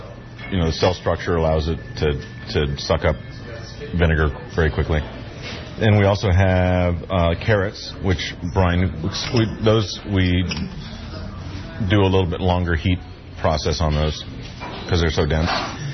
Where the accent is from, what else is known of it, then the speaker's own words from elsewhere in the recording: East Coast, United States; I always had these when I was a kid growing up in the East Coast. And when I moved out here and saw that, how much green tomatoes there were, I was just really excited about it.